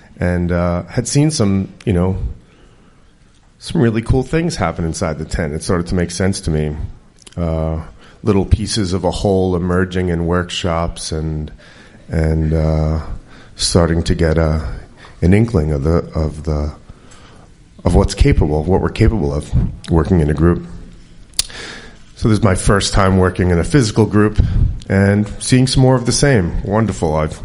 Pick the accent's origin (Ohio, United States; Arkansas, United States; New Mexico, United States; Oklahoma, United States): New Mexico, United States; Taos; from Taos, New Mexico. This is my first Congress.